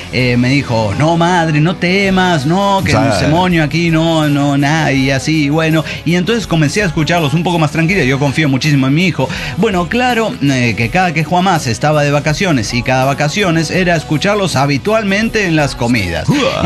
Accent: Ecuador; now in Mexico; Llamado así en Ecuador, mi tierra

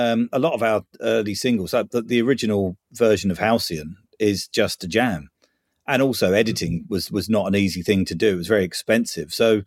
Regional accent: England, United Kingdom; accent: soft southern; Sort of arrived with my soft southern accent

